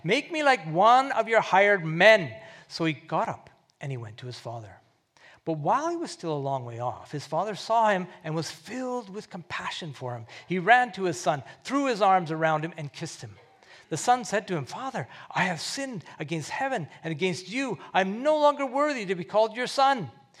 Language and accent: English; Canada; I'm from Canada, where people say, "Oh God," all the time.